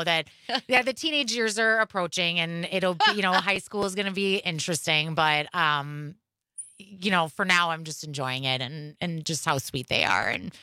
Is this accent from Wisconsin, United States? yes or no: yes; Milwaukee, Wisconsin, United States; I was born and raised in Milwaukee, lived in the Sherman Park neighborhood until I was 9. We moved to Shorewood and graduated from Shorewood High School and then went to Marquette.